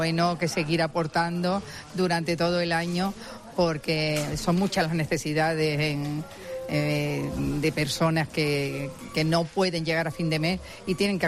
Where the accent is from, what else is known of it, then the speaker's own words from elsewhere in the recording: Huelva, Andalusia, Spain; A mí eso me llena de orgullo porque yo soy de Huelva.